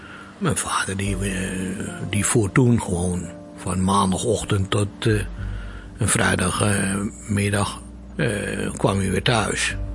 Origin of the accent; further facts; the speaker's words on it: Texel, North Holland, Netherlands; Ik ben geboren op Texel. Naast dat schaap, dicht bij de doopsen in de kerk. En ben opgegroeid op Oost, bij de dijk.